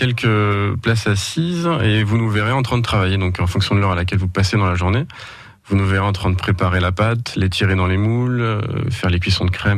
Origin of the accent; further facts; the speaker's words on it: France; born there; je suis né en France, mes parents sont portugais